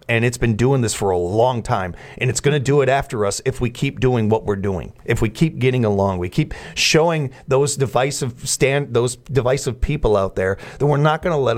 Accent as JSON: {"language": "English", "country": "United States", "said": "I love this country. I'm damn proud of being an American."}